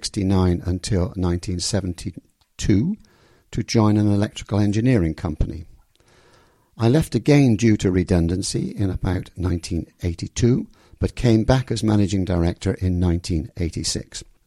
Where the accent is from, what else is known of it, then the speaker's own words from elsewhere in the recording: Ruardean, South West England, United Kingdom; born there; I was born in Ruardeen on the 25th of June 1941. Ruardeen being a village in the Forest of Dean about 15 miles west of Gloucester.